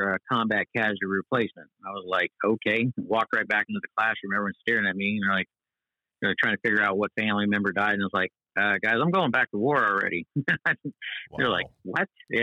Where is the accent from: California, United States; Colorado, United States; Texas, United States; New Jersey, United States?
Texas, United States; San Angelo; A little town, it's got an old Air Force base, Goodfellow, San Angelo, Texas.